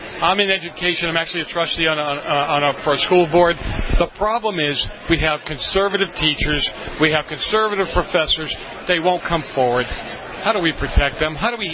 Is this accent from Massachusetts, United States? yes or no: yes; Boston, Massachusetts, United States; but I was an Italian kid growing up in Boston. My mom said, we've got to get out of here, brought me to the suburbs